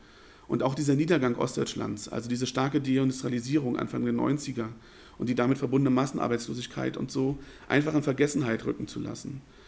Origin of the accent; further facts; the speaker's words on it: East Germany, Germany; Also ich sage nicht aktiv, hey, ich bin aus dem Osten